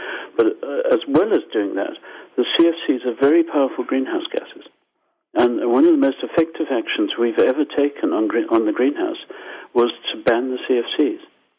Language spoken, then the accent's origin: English; Harare, Zimbabwe; accent: Zimbabwean; also born or lived in Canada; I'm Zimbabwean, as you probably got from my accent. Sorry, Zimbabwean Canadian. It's a mess. So I grew up with these fires, and in Harare in July, August, you choke.